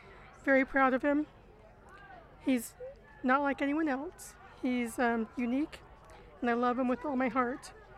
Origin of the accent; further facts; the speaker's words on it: Utah, United States; I grew up in Utah, lived in lots of places